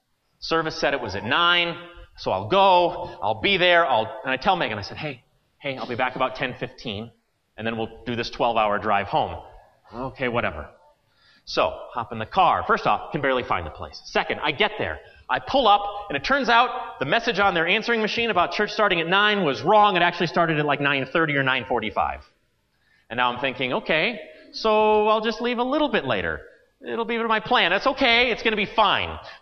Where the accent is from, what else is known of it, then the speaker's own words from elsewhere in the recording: Denver, Colorado, United States; And the first was when someone says, where are you from? I said, oh, I'm from Denver.